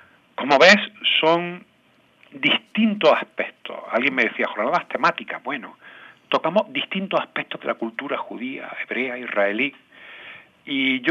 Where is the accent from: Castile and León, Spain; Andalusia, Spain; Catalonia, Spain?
Andalusia, Spain; Para nosotros que somos andaluces fue muy, muy, muy interesante.